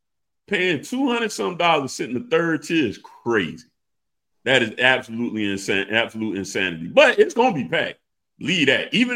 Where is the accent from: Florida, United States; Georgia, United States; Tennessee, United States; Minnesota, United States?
Georgia, United States; The reason a person like me, not from Miami, I'm from Georgia.